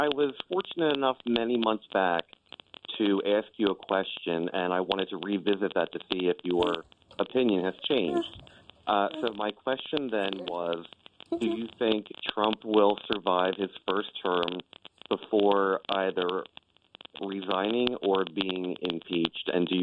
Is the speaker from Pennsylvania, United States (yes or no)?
yes; Pennsylvania, United States; I'm from Pennsylvania.